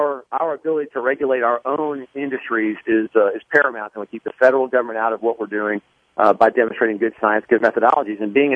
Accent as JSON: {"language": "English", "town": "Irving", "region": "Texas", "country": "United States", "tie": "born or raised there", "said": "Well, I grew up in Texas. Actually, grew up in the Irving area, Dallas."}